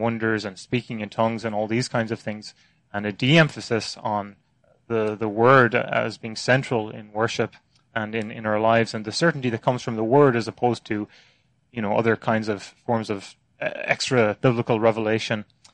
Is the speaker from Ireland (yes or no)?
yes; Munster, Ireland; accent: Cork; stereotypical Cork accent, as some of perhaps your Cork listeners might attest to. But I was born in Ireland in County Cork